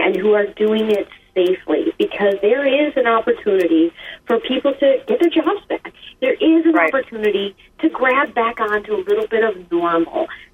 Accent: Wisconsin, United States; I think that we as American citizens, we as Wisconsinites, have learned a lot from our grounding here for the last 6 weeks.

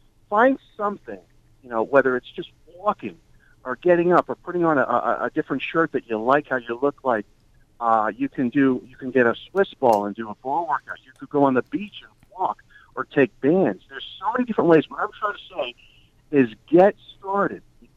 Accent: New York, United States; Maybe it's because I'm a New Yorker and I don't like wasting time

